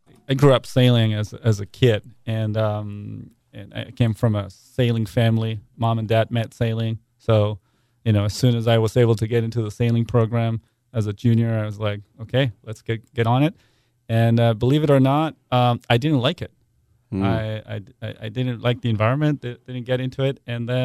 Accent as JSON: {"language": "English", "region": "Buenos Aires", "country": "Argentina", "said": "No, I'm actually from Argentina."}